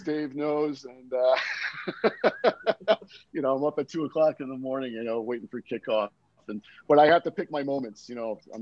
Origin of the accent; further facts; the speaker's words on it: Long Island, New York, United States; moved away as an adult; now in Sweden; Originally from New York, just outside of Manhattan. I was born in Manhattan, but grew up about 30 minutes outside of Long Island.